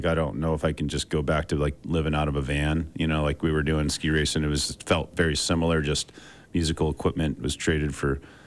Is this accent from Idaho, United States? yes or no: no; Park City, Utah, United States; I grew up here in Park City and, came up through the ranks here